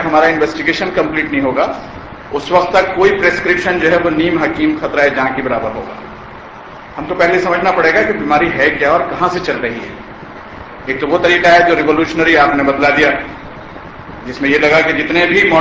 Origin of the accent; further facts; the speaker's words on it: North India, India; میں ایک ایسی زمین سے آیا ہوں حضرات گرامی کہ جہاں پر ہندوستان کی آبادی کا تقریباً 2/3 حصہ رہتا ہے مسلمانوں کا. میرا تعلق نارتھ انڈیا سے ہے